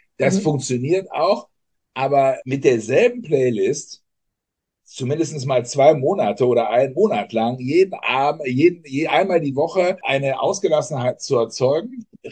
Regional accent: Germany; Wir als Deutsche haben die ja nun ganz abnorm.

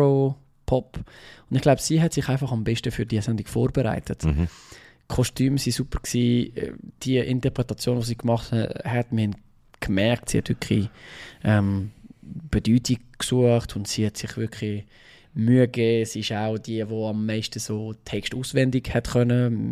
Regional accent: Switzerland; als Schweizer Musiker

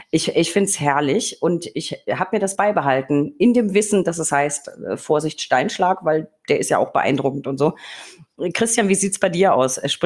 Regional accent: Bavaria, Germany; Ich komme ja aus Bayern.

